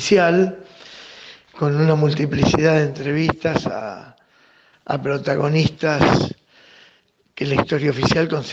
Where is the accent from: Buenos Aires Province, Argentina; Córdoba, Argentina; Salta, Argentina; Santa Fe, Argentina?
Santa Fe, Argentina; Rosario; moved away as an adult; also born or lived in Neuquén / Chubut; soy oriundo de Rosario, provincia de Santa Fe. En 1978... con mi esposa y mi primer hijo, llegamos a trabajar a Neuquén en escuelas rurales.